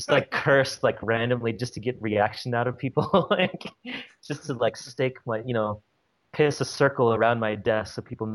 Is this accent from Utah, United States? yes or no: yes; Utah, United States; where are you from? I'm like, oh, I'm from Utah. And where'd you go to school? I went to BYU.